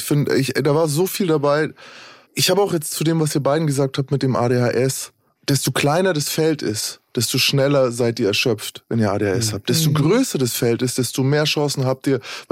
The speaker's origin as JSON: {"language": "German", "town": "Nuremberg", "region": "Bavaria", "country": "Germany", "tie": "born or raised there", "said": "wenn ihr uns im Oktober in Nürnberg beim Podcast-Festival sehen wollt, meine Heimatstadt"}